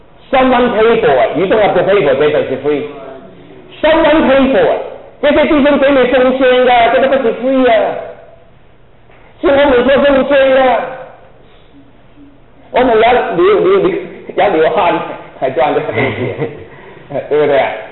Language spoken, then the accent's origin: Chinese; China; 我们从大陆来啊，那么辛苦赚的钱